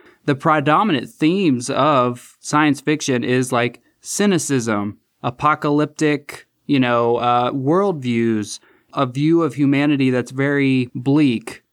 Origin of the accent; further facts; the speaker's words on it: Indiana, United States; I'm from Central Indiana